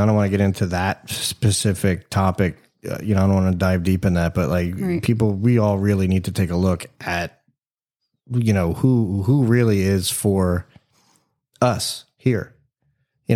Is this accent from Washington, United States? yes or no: no; Cooper City, Florida, United States; I mean, where I grew up in Cooper City, it was nothing but orange groves and dairy farms.